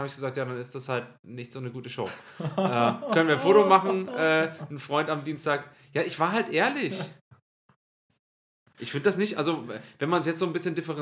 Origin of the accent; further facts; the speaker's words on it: Germany; Ich habe sogar gesagt, hey, ich komme aus Deutschland.